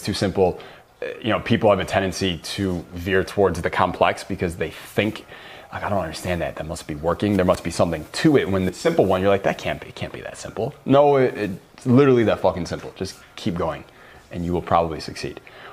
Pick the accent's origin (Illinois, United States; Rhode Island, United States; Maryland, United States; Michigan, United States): Michigan, United States; it's so weird to me when I'm from Michigan, right? And whenever I go back home, which isn't that often